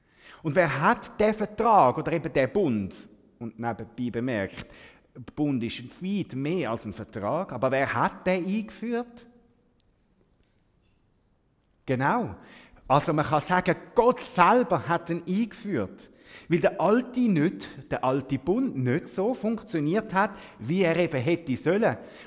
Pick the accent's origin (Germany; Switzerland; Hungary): Switzerland; wie man vielleicht bei uns in der Schweiz oder im Westen denkt.